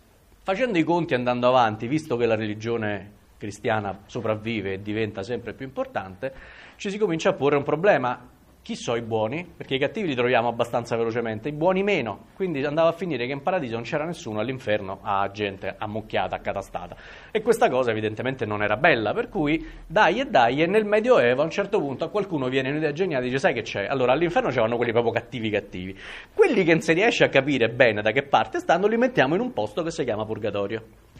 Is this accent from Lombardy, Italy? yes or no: no; Rome, Lazio, Italy; E io li posso capire in quanto romano